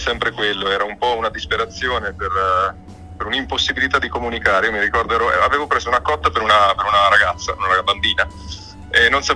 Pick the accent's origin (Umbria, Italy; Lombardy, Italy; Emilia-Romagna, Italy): Umbria, Italy; Umbertide; born there; Sono nato ad Umbertide, sì.